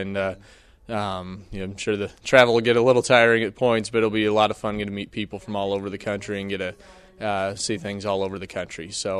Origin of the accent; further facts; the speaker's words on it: Nebraska, United States; I'm a farmer from South Central Nebraska.